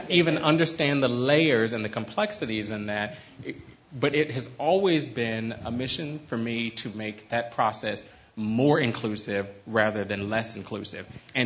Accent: San Francisco, California, United States; And I'm from San Francisco. I'm fourth generation San Franciscan here in the Bayview. I'm the first generation not to grow up in public housing.

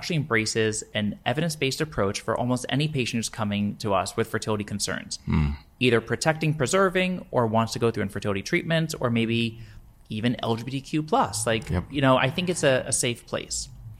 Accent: New York, United States; Like, don't hold it against me because I'm a New Yorker

